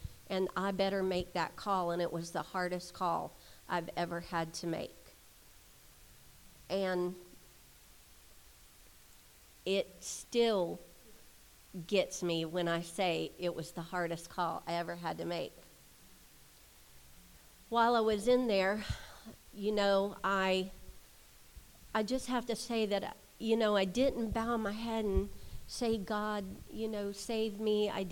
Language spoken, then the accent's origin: English; Fort McCoy, Florida, United States; I was born and raised in Marion County, Fort McCoy area, actually. And I have always enjoyed being in Marion County